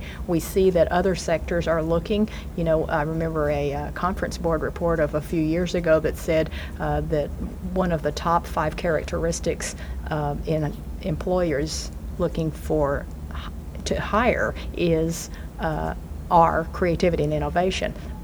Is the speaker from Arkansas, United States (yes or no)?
yes; Arkansas, United States; also born or lived in Oklahoma; my parents are from China. I'm from Oklahoma and grew up in Arkansas